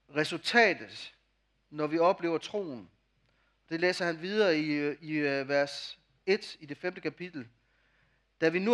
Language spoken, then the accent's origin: Danish; Jutland, Denmark; Og nu er jeg jo jyde.